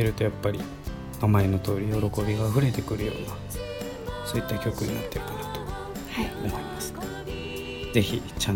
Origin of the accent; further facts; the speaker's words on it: Kyushu, Japan; born there; 私は九州、まあ、旅行も九州生まれ、